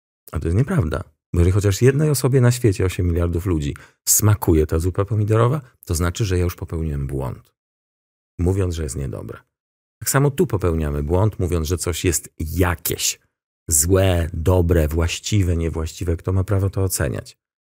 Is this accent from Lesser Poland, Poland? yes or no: no; Warsaw, Masovian Voivodeship, Poland; Natomiast ja mam lat 55, jestem z Pragi, z Warszawy, więc jakby mam inne słownictwo.